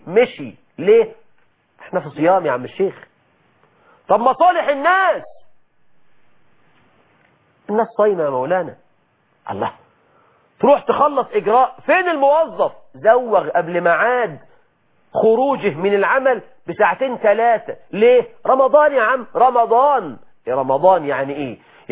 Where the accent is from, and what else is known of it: Egypt